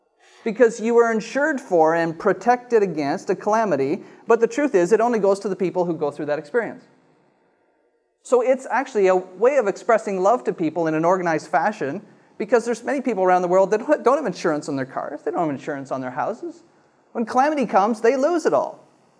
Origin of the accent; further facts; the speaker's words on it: Canada; I know I feel pretty good as a Canadian